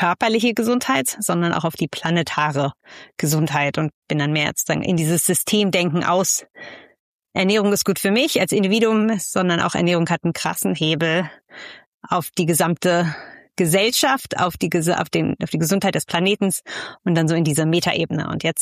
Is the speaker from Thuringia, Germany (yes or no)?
no; Berlin, Germany; ich wohne in Berlin, ich komme ursprünglich auch aus Berlin. Ich habe schon anderswo gelebt in der Welt, aber bin zurückgekommen nach Berlin, weil es für mich natürlich familiär hier verankert ist.